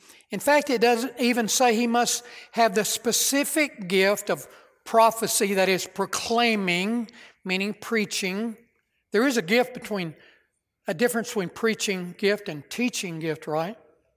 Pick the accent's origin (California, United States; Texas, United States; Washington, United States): Texas, United States; Clarendon; a good friend of Lynn and I in my hometown of Clarendon, Texas, her hometown, was converted. We graduated from high school together.